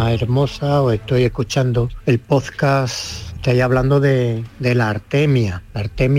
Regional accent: San Fernando, Andalusia, Spain; Yo soy aquí de San Fernando.

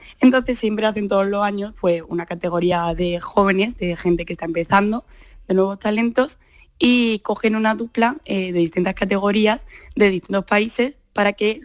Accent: Córdoba, Andalusia, Spain; Yo de Córdoba

